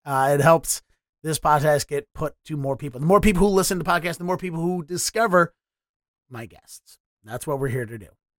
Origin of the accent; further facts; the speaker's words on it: Mid-Atlantic, United States; now in Nashville, United States; Like we're both from Mid Atlantic. We both grew up with humid summers.